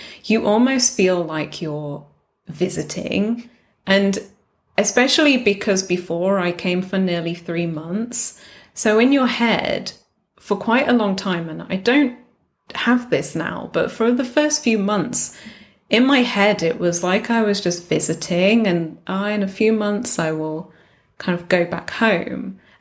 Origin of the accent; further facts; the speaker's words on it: England, United Kingdom; now in South Korea; So if I answer in Korean, they probably can guess that I'm English from my accent.